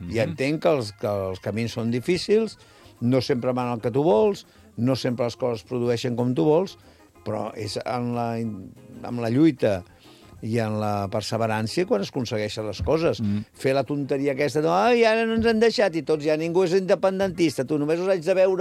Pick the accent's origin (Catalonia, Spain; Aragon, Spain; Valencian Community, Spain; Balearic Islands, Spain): Catalonia, Spain; som molt catalans